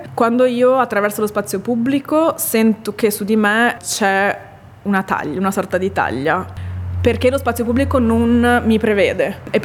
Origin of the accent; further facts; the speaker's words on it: Veneto, Italy; also born or lived in United States; con i miei genitori, quando ero piccola, ci siamo trasferiti negli Stati Uniti per un periodo e poi siamo ritornati di fatto in Italia. Io ho passato i miei anni, fino ai 18 anni, ho vissuto nella provincia di Venezia.